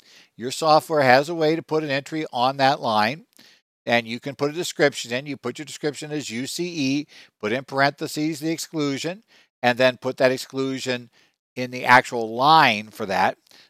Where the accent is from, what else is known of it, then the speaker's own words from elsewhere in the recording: Arizona, United States; Other states, including my home state of Arizona, work just the opposite.